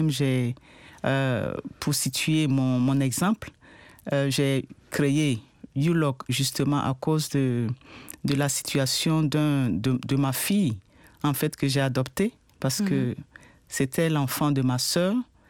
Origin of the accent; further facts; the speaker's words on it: Côte d’Ivoire; Oui, en effet, je suis de la Côte d'Ivoire et ce n'est pas une situation isolée